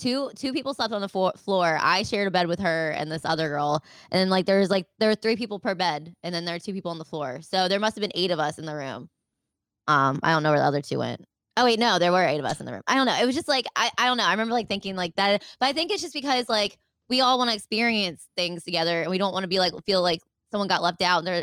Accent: Baltimore, Maryland, United States; I was like, I'm from Baltimore. I don't have that.

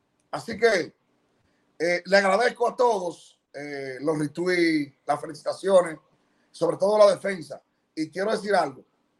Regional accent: Dominican Republic; uno como latino, como dominicano, nos sentimos felices

